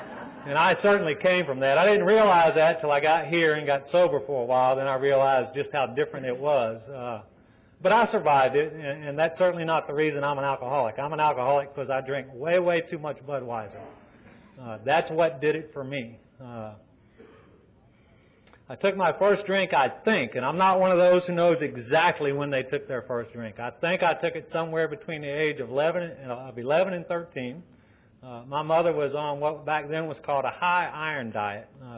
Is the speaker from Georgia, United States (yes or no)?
yes; Savannah, Georgia, United States; I was born and raised in Savannah. I'm a native Georgian.